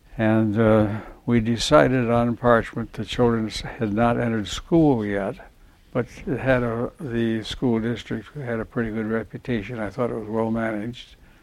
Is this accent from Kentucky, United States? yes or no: no; Marshall, Michigan, United States; born there; also born or lived in Cuyahoga Falls / Kalamazoo; Well, actually, we moved from Marshall to Cuyahoga Falls, Ohio, before I can remember. And then my father was a mortician, and he obtained work here in Kalamaz